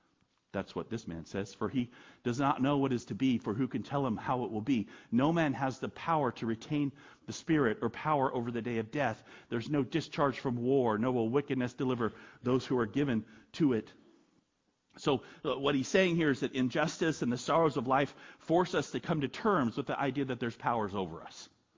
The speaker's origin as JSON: {"language": "English", "country": "United States", "said": "That's a tough thing for me to hear as an American."}